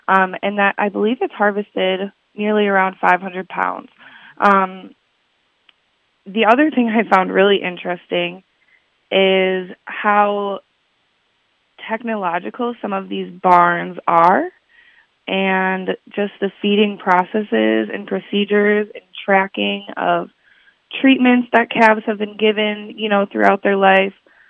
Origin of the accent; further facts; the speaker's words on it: Plymouth, Wisconsin, United States; I am originally from Plymouth, Wisconsin. It's the cheese capital of Wisconsin, if I do believe so.